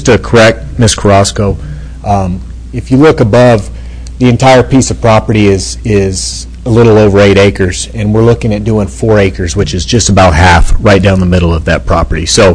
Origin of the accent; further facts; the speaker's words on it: Carlsbad, United States; But I'm born and raised in Carlsbad. I don't like seeing the RV parks come in either, but supply and demand.